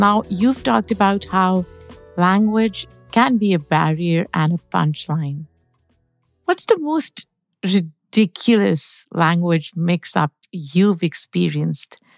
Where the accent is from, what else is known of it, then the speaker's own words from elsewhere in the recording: Pakistan; I grew up in Pakistan. It has two official languages, Urdu and English. I grew up speaking English, but I have an accent.